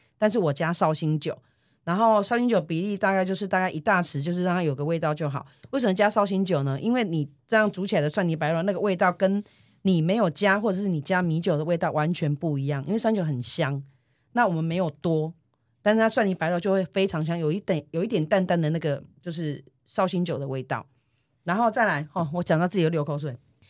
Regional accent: Taiwan; 我们台湾人的饮食习惯吧，就喜欢吃个明明很热的天气，然后就大家喜欢喝热汤。

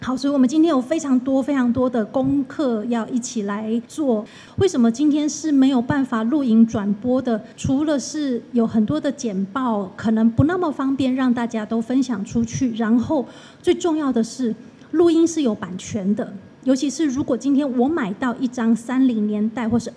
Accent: Taiwan; 我们台湾人为什么以前唱歌这么难听？为什么以前我们台湾的唱片听起来那么难听？

